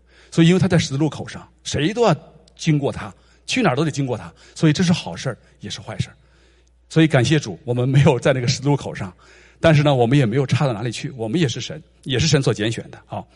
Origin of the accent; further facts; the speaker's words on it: China; now in North America; 我们去一趟，我们从中国来趟北美洲得坐飞机